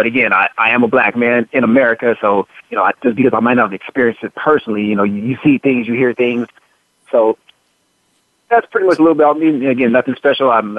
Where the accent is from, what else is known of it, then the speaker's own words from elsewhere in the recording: Clovis, New Mexico, United States; also born or lived in Florida; I was born in Florida, but I grew up in a small town, Clovis, New Mexico.